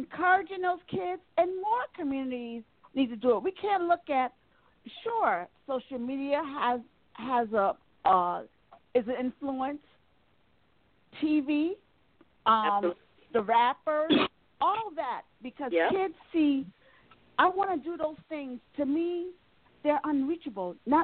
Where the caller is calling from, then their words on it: Maryland, United States; I'm calling from Maryland.